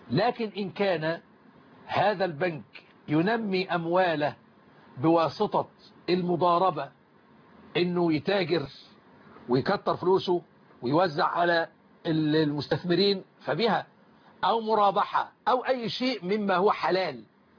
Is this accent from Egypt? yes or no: yes; Egypt; عندنا في مصر